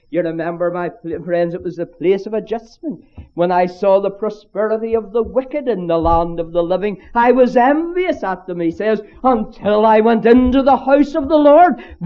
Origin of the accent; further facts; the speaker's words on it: Ireland; but as an Irishman, I could say to the Scots